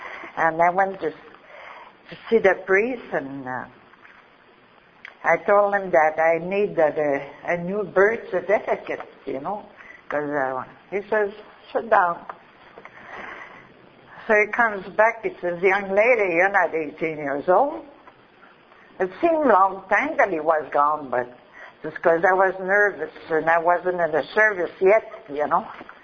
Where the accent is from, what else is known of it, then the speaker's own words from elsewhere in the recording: Quebec City, Quebec, Canada; born there; I'll take you where I come from. I was born in Quebec City of a big family.